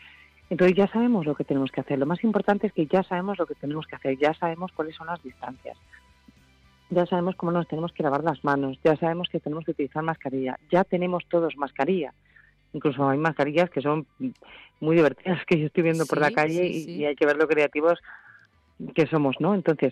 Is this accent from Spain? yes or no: yes; Madrid, Community of Madrid, Spain; Yo, pues sabéis que soy madrileña, nací en Madrid y de pequeña pues iba a todas estas tiendas que están por la Puerta del Sol, por la Plaza Mayor